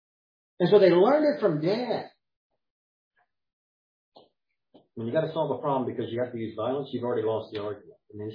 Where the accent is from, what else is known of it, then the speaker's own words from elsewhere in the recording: United States; I'm at war with Iran because I'm an American.